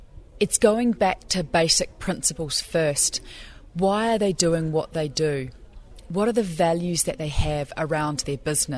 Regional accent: New Zealand; I'm from New Zealand, from the Shaky Isles at the moment.

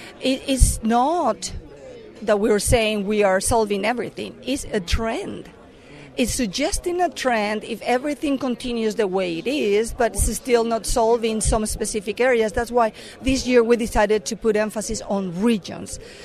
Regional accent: Mexico; English is a second language; now in United States; And I'm originally from Mexico, that's why I have an accent. And I've been here in the U.S. for 15 years now.

